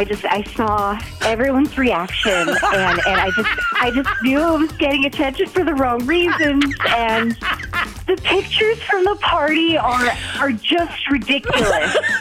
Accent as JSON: {"language": "English", "town": "Madison", "region": "Wisconsin", "country": "United States", "said": "I'm from Madison."}